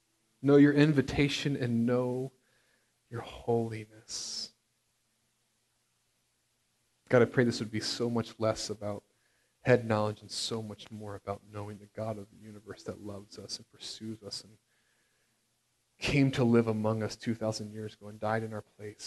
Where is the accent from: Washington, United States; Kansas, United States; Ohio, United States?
Ohio, United States; Cincinnati; I'm going to be thinking about my hometown, Cincinnati.